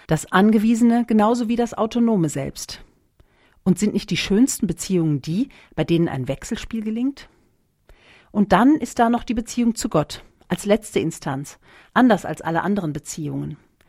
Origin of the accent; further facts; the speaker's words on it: Schleswig-Holstein, Germany; In meiner Kindheit in Schleswig-Holstein gab es viele Tiere, auch eine kleine Schafherde.